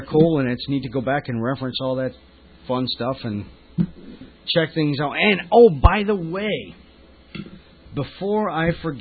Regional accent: New York, United States; Well, my accent isn't Pennsylvanian because I'm from New York

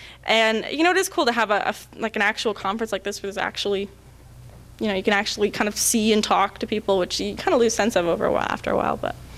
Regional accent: Toronto, Ontario, Canada

